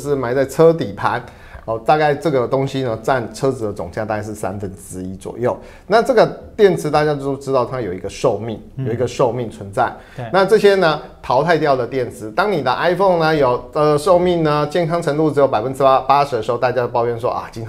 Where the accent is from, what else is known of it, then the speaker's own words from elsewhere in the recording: Taiwan; 身为一个台湾人，我真的是觉得说，我们为什么那么笨？